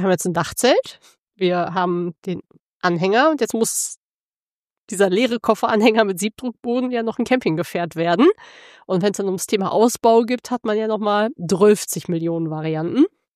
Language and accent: German; Düsseldorf, North Rhine-Westphalia, Germany; Wir kommen aus dem Großraum von Düsseldorf, aus dem Rheinland